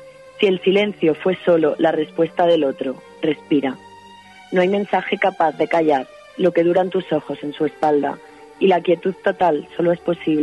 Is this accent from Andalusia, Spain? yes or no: yes; Granada, Andalusia, Spain; soy de Granada y he crecido con él en los poemas y también en la ciudad